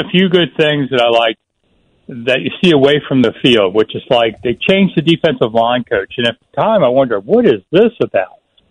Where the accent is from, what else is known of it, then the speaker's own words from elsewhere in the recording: Accokeek, Maryland, United States; Well, I moved from after 35 years there. I mean, I grew up in Accokeek